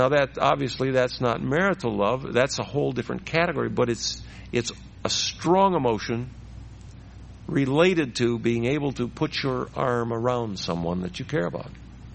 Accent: Nebraska, United States; When we were growing up in Nebraska, we spent time together when we were young.

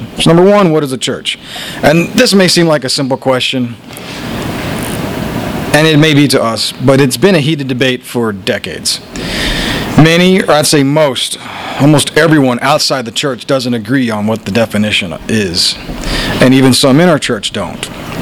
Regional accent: Bible Belt, United States; I grew up in the Bible Belt

